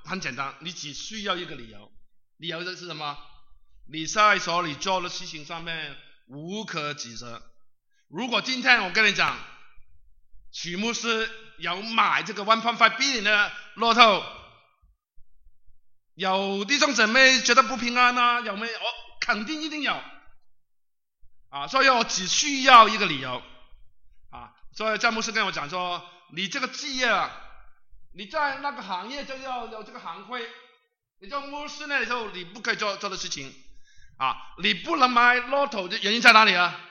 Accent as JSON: {"language": "Chinese", "country": "China", "said": "我不是批评啊，我是一个中国人，这样讲也可以吧啊"}